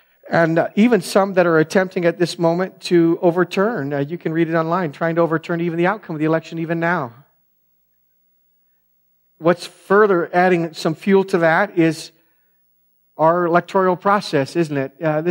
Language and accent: English; United States; First and foremost, I'm a Christian long before I'm an American.